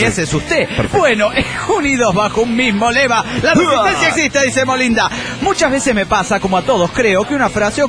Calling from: León, Guanajuato, Mexico; de León, Guanajuato.

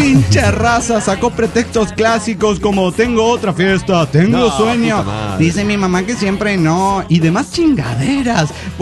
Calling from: Barranqueras, Chaco, Argentina; Soy moderadamente espantoso de Barranqueras, Chaco, Argentina.

